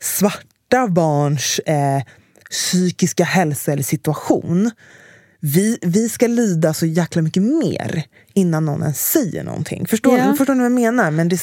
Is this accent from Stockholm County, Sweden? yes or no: yes; Stockholm, Stockholm County, Sweden; jag växte upp i Enskededalen och alla vi barn gick i skolan i stan